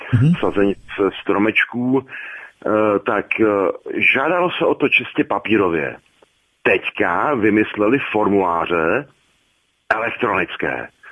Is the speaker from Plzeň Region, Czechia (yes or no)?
no; Zlín Region, Czechia; já jsem z Valašska, my nejsme, aha, na skraji